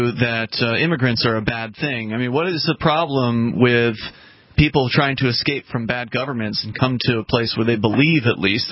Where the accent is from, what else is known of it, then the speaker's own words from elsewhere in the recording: United States; As an American, I was raised to believe that this is supposed to be a free country